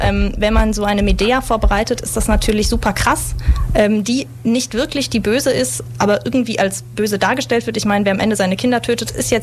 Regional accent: Mannheim, Baden-Württemberg, Germany; ich bin auf dem Waldhof groß geworden. Den kennen wahrscheinlich viele, 68305. Und ich fand das toll. Ich bin im Waldhof auch im Brennpunkt zur Grundschule gegangen

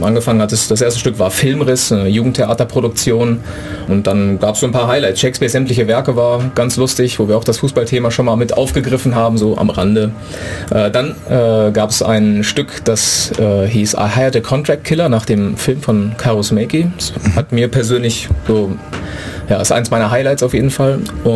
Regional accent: Korbach, Hesse, Germany; mit 3 stand ich das erste Mal auf der Bühne in meiner Heimatstadt, der Freilichtbühne Korbach.

